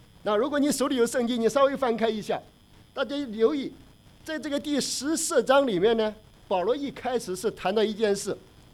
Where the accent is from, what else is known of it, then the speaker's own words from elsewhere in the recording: China; 我们中国人如果说哎呀跟吃喝没关系